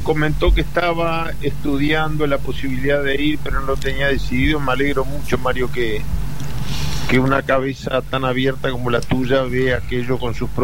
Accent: United States; Yo me crié en Estados Unidos, yo llegué a Estados Unidos muy muchacho y volví de 30 años.

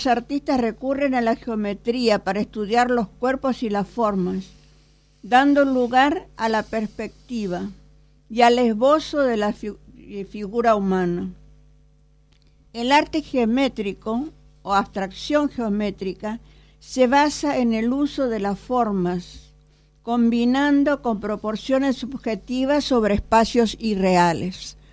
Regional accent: Misiones, Argentina; soy de Misiones y desde chica ya anduvimos por las rutas esas de Barranquera

